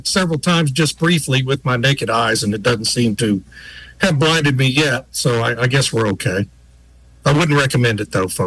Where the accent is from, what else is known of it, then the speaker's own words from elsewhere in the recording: Beeville, Texas, United States; in a little town where I grew up in Beeville, Texas